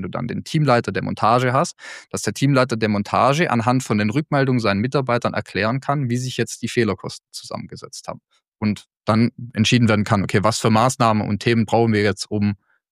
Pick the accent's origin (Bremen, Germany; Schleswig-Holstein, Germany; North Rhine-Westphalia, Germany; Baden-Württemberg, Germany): Baden-Württemberg, Germany; ich bin aufgewachsen auf der Schwäbischen Alb, so 100 Kilometer südlich von Stuttgart, da wo wir jetzt sitzen.